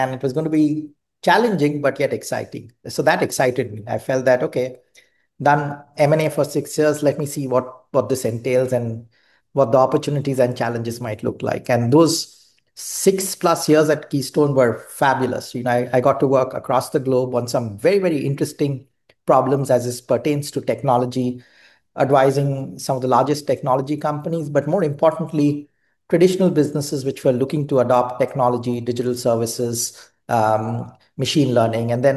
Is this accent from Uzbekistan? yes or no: no; India; moved away as an adult; now in United States; So I grew up in India. I went to school there, engineering school, and then business school.